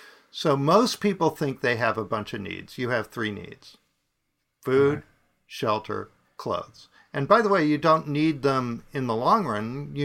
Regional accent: East Coast, United States; And because I'm from the East Coast, I went and bought a generator. That's what you in the East Coast, you have blizzards and you have generators.

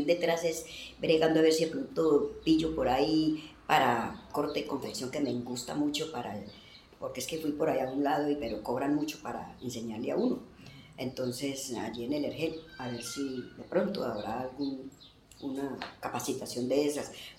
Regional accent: Colombia; porque no tengo papeles, no soy de acá, soy colombiana.

